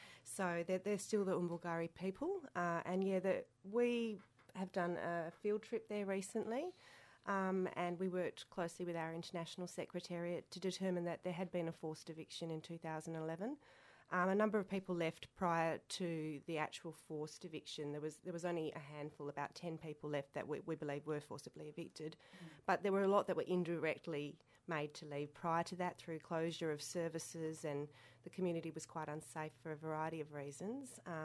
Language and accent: English; Derby, Western Australia, Australia; also born or lived in Pilbara; now in Perth, Australia; I'm a Ningana woman from Derby in the Kimberley. I grew up mainly in the Pilbara, and I've lived in Perth for over 20 years working alongside Noongar people. So Western Australian, born and bred, and really proud to be Western Australian.